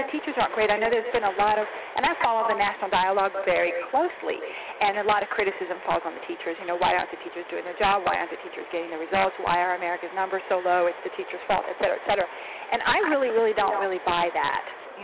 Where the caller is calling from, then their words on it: Salisbury, North Carolina, United States; I am actually calling from North Carolina, Salisbury, North Carolina.